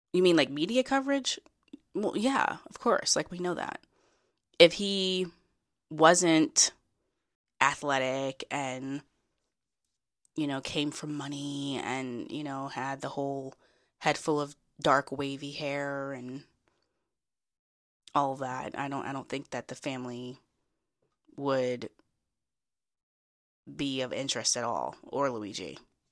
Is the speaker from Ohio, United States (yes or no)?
no; Maryland, United States; also born or lived in Pennsylvania; I do have ties to Maryland because I'm from Maryland.